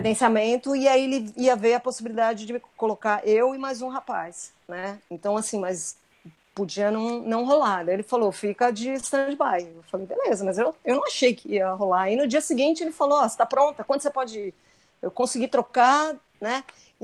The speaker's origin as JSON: {"language": "Portuguese", "region": "São Paulo", "country": "Brazil", "said": "Eu sou de São Paulo, né?"}